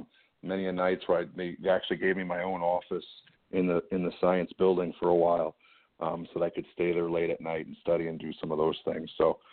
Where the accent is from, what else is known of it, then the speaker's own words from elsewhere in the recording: Milwaukee, Wisconsin, United States; Well, I'm kind of from all over. I grew up really in the Milwaukee, Wisconsin area.